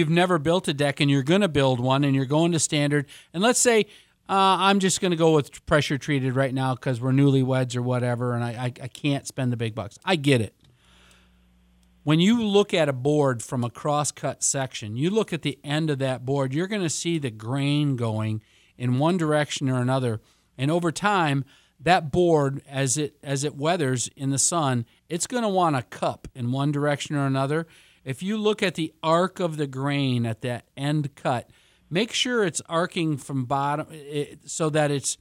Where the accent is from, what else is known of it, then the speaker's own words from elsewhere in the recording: Reed City, Michigan, United States; Dude, I grew up in Reed City, so I spent every summer in Ludington